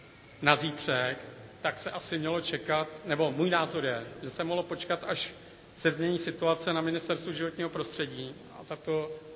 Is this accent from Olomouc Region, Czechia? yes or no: no; Chrochvice, Ústí nad Labem Region, Czechia; Jsem sice z Chrochvic, ale ani chrochvická varianta mě až tak neovlivňuje.